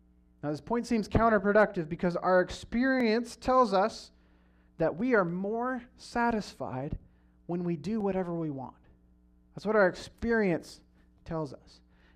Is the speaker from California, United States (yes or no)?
yes; California, United States; I grew up in the Central Valley near Fresno. We have good Mexican food in the Central Valley, and I grew up hating Mexican food.